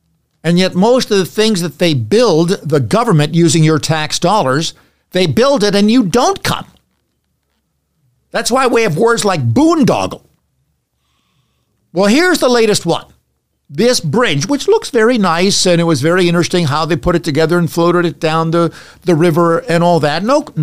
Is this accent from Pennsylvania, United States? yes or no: yes; Pennsylvania, United States; I grew up in Pennsylvania. I know what PennDOT is like, and that is a nightmare.